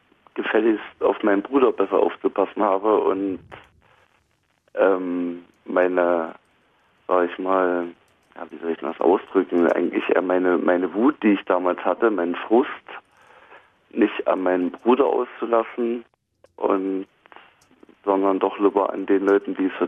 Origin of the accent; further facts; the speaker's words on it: Brandenburg, Germany; ich bin in Brandenburg groß geworden und war im Handballverein drin gewesen